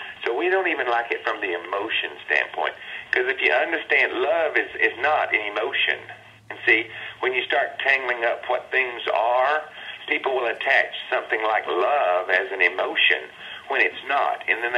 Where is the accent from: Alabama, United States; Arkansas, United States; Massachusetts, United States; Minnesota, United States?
Minnesota, United States; I'm from Minnesota. It's very cold here